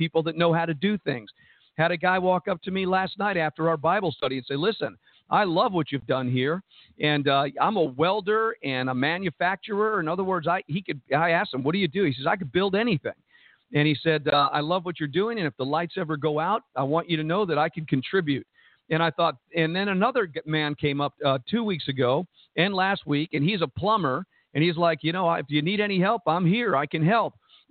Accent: Jersey City, New Jersey, United States; born there; also born or lived in San Diego; Now, you got to remember, I was born in Jersey City, New Jersey. I mean, we don't know how to farm.

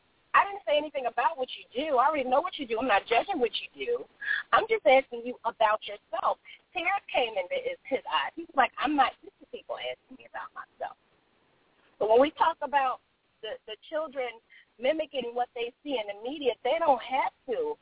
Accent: Philadelphia, Pennsylvania, United States; accent: Philly; now in Atlanta, United States; I live in Atlanta, but I come from Philly.

